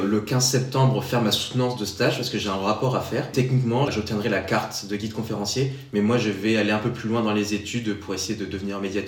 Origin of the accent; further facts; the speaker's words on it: northern France, France; Moi, je viens du nord de la France